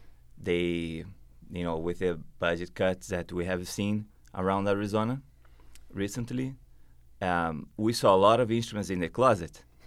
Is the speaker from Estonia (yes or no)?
no; Brazil; English is a second language; moved away as an adult; now in United States; Well, I'm from Brazil.